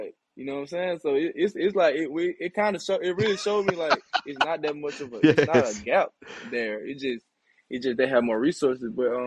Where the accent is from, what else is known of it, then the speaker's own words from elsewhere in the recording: Alabama, United States; For me growing up, I'm from Alabama, so I watched Alabama State, Alabama A&M, but we used to go to the Magic City Classic and watch the band.